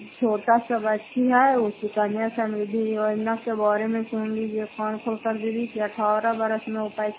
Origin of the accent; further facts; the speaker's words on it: Fatehpur, Bihar, India; घर फतेहपुर, पंचायत मकरौता, जिला नालंदा, करासतरा ब्लॉक की निवासी हूँ।